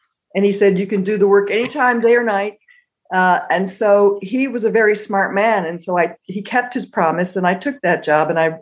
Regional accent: United States; when you're brought up as an American in the 60s and the 70s, you're kind of taught, well, this is the biggest and the best.

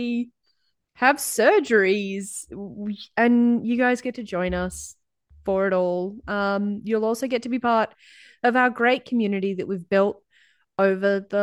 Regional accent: Melbourne, Victoria, Australia; We're from Melbourne, Australia, as you can tell by the silly accents.

